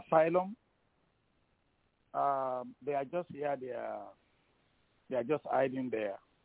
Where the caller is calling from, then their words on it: Indiana, United States; I'm calling from Indiana.